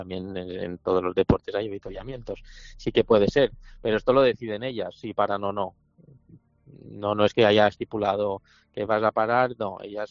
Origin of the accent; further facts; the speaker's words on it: Balearic Islands, Spain; yo soy de Mallorca